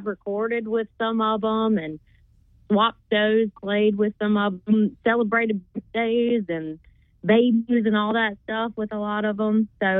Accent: Citronelle, Alabama, United States; Yep, I grew up in Citronelle. I was a Wildcat.

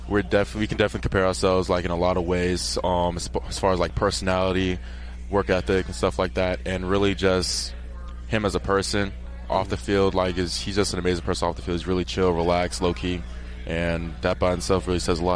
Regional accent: Miami, Florida, United States; So I flew them down to my hometown, Miami, Florida.

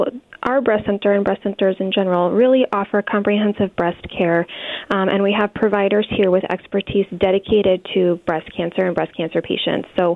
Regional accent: Connecticut, United States; So I am initially from Southern Connecticut. I'm from Fairfield County.

